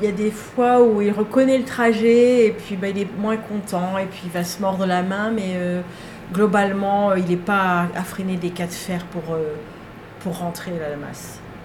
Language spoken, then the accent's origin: French; Normandy, France; born there; also born or lived in Brittany; En Normandie, je suis née en Normandie, mais on était en Bretagne. La dernière maison était en Bretagne, avant le Périgord